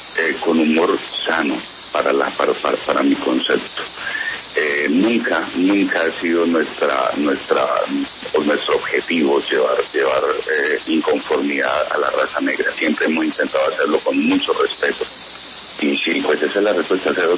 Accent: Buenaventura, Valle del Cauca, Colombia; Mis vacaciones fueron en Buenaventura porque mi papá trabajó en la flota mercante gran colombiana. Entonces mi infancia fue en Buenaventura, gran parte de ella. Tengo mucho de esta cultura

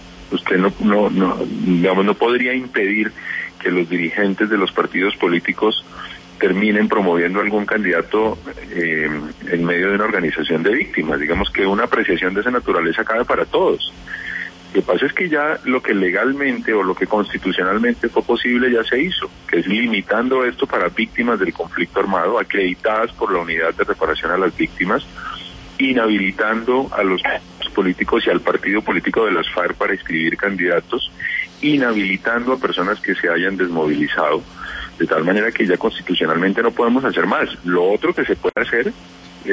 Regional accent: Mocoa, Putumayo, Colombia; Yo soy de Mocoa, de la capital del departamento.

